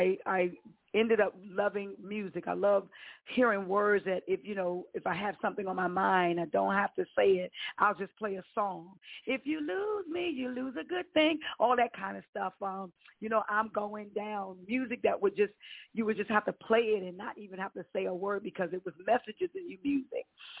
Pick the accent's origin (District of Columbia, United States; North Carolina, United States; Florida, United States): District of Columbia, United States; Washington; For me, I grew up in D.C., born and raised in Washington, D.C.